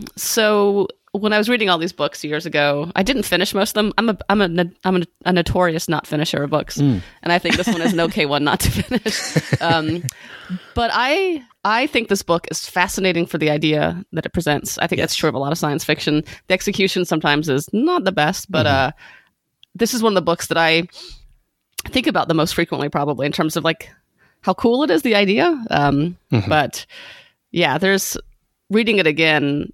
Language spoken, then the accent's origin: English; Savannah, Georgia, United States; We're both from Savannah, Georgia, and then we both went to UGA, and then we both went to law school.